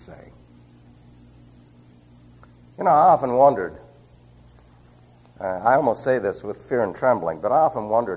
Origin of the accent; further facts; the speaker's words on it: New York City, New York, United States; now in Western United States; Now, I am from New York City. I was raised in a city where your yea is either yea or your nay is nay. Until I moved to the West, I didn't know what vacillation was all about.